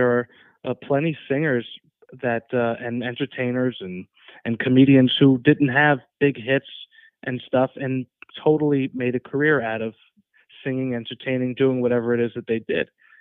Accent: Somers, New York, United States; now in Florida, United States; I grew up in a small town in Westchester, New York called Somers. And I lived there my entire life, all the way through high school and college. And then recently moved to Florida

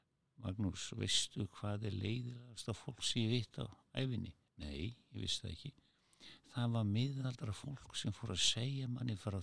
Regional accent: Reykjavík, Capital Region, Iceland; hann var nú nálagt þarna sem að ég ólst upp í Kringlumýrinni

